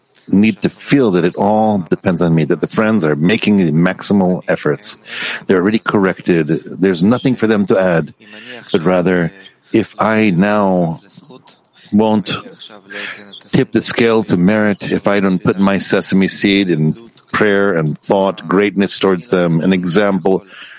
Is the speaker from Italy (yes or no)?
yes; Italy; English is a second language; Buongiorno to all the friends. We're from Italy, 3, for the preparation.